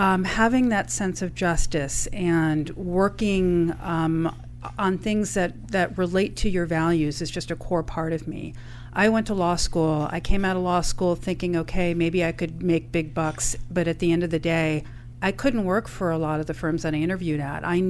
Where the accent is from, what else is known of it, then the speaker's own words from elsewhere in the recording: New York, United States; New York, New York.